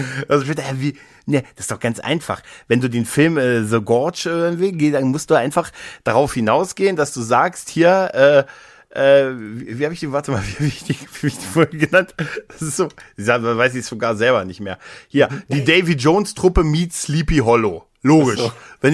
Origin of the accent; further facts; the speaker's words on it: Lower Saxony, Germany; Hannover ist für mich immer, als Niedersachse, Hannover ist immer, man muss immer nach Hannover.